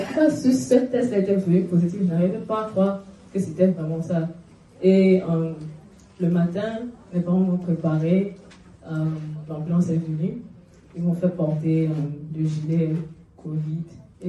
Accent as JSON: {"language": "French", "country": "Benin", "said": "Je viens de Bénin."}